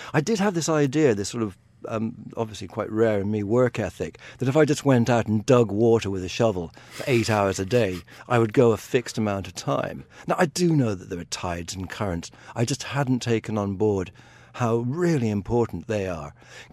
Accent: Munster, Ireland; I was brought up in Southwest Ireland, and a very privileged background because we had books, we had horses.

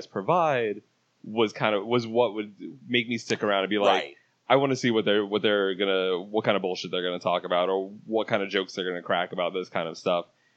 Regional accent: New York, United States; because I'm a New Yorker also, right. I've been down here for 8 years

